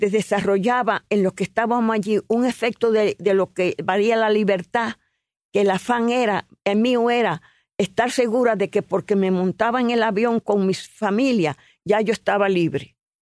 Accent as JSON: {"language": "Spanish", "town": "Manzanillo", "region": "Granma", "country": "Cuba", "tie": "born or raised there", "moved": "as an adult", "said": "Y yo me fui para mi pueblo precioso, Manzanillo, a la orilla del mar"}